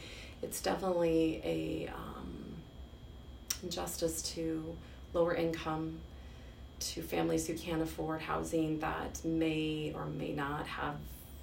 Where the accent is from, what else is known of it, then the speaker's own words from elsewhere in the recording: Lincoln, Nebraska, United States; I'm from Lincoln. It's not very far.